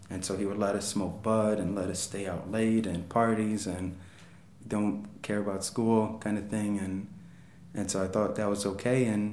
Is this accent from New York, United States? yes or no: yes; Catskill, New York, United States; also born or lived in Passaic, New Jersey / Springfield, Massachusetts; I was born in Passaic, New Jersey. When I was about 3-4 years old, my mother moved us out to actually Springfield, Massachusetts. And we lived there for a few months. And then one of my aunts and uncles lived in Catskill.